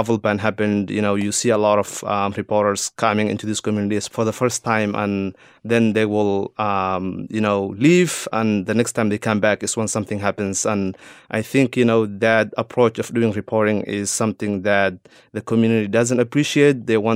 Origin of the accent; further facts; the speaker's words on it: Somalia; moved away as an adult; also born or lived in East Africa; now in Minneapolis, United States; Yes, I came here in 2005 from Somalia, so I've been here more than any other place. I have lived in other places in East Africa, but I've been here more than 13 years.